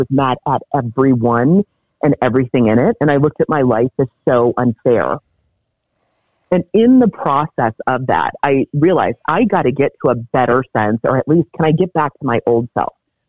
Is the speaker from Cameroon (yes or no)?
yes; Cameroon; moved away; I'm an immigrant from Cameroon. So that last name is, it's tribal in respect and how it goes.